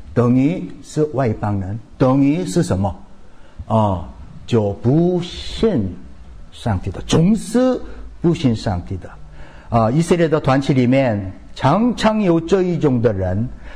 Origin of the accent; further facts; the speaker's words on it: South Korea; 我们韩国人叫波